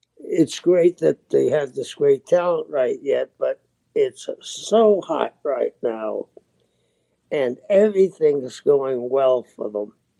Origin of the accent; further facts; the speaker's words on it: Boston, Massachusetts, United States; I'm from South Boston, and nobody had cowboy boots.